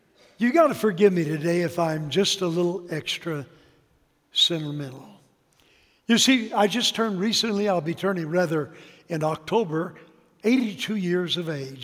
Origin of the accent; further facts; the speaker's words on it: Texas, United States; born there; So I was born in Texas. You can take a guy out of Texas, but you can't take the Texas out of the guy.